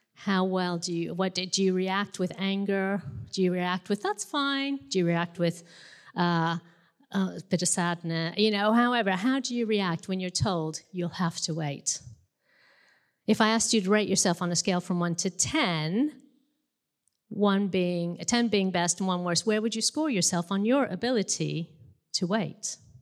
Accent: United States; Now, as I'm American, so I do say last and past and bath.

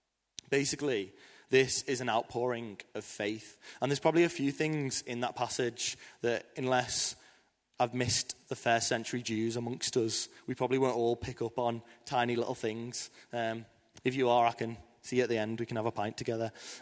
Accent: Liverpool, North West England, United Kingdom; I am from Liverpool, a beautiful place, an incredible place.

